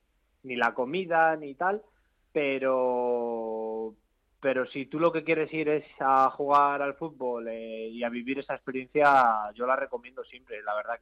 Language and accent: Spanish; El Álamo, Community of Madrid, Spain; also born or lived in Ciudad Real; Yo soy español, madrileño, bueno, soy manchego también, que nací en Ciudad Real, pero bueno, me considero madrileño, llevo toda la vida viviendo en el Álamo y no, yo soy español y de aquí de Madrid.